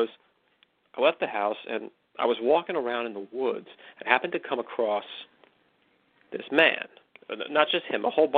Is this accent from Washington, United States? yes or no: no; McKinleyville, California, United States; Once again, I was in my hometown of McKinleyville.